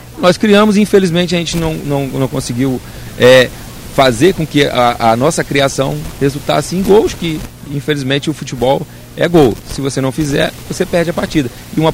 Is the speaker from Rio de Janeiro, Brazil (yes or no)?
yes; Rio de Janeiro, Brazil; now in Rio Brilhante, Brazil; Eu sou do Rio, mas assim, se eu pudesse, eu ficava, mas vamos ver, né?